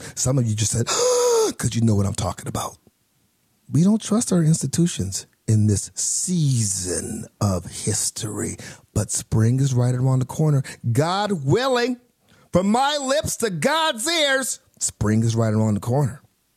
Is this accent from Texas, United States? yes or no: no; Phoenix, Arizona, United States; My name is … I am from Phoenix, Arizona.